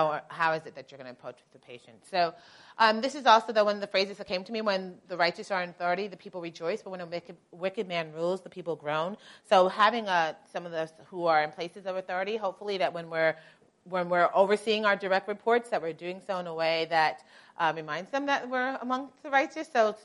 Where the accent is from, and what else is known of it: New York, United States